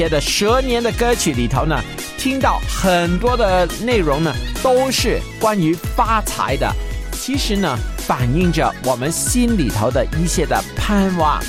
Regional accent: Guangdong, China; 特别是我们广东人的赤口就是可以开始骂人了

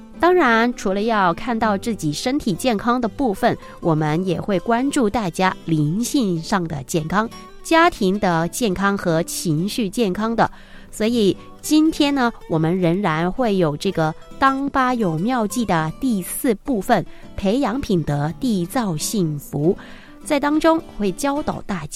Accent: China; 在这个礼拜就是我们中国人非常重视的节日中秋节的到来了

